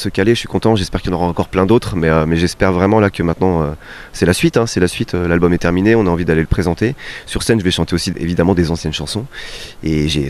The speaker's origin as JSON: {"language": "French", "town": "Nancy", "region": "Grand Est", "country": "France", "said": "c'est un collectif lorrain, moi je viens de Nancy."}